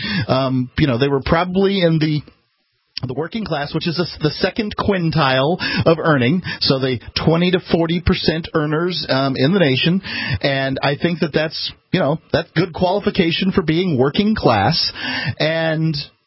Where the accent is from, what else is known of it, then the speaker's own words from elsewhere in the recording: Florida, United States; born there; I'm a redneck. I was born out in East Manatee